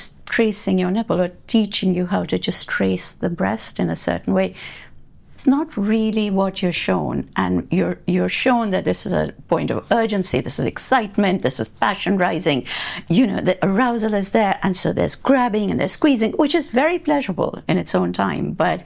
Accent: India; born there; I was born in India.

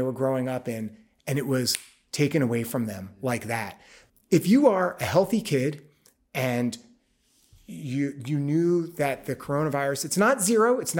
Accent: New York, United States; I mean, I because I'm a New Yorker, I've always walked everywhere.

